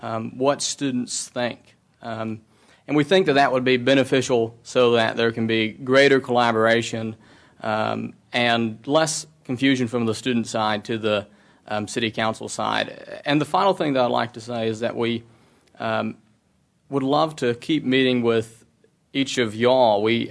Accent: College Station, Texas, United States; from College Station, Texas.

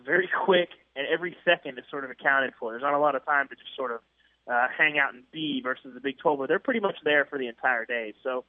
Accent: Arkansas, United States; I'm from Arkansas, I know the expectations there.

